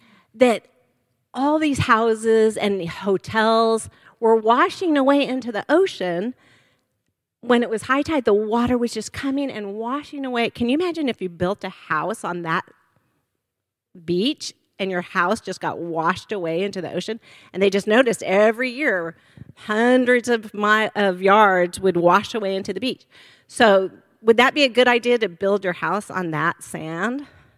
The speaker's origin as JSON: {"language": "English", "town": "El Paso", "region": "Texas", "country": "United States", "tie": "born or raised there", "said": "I grew up in El Paso, so I didn't know anything about water and beaches"}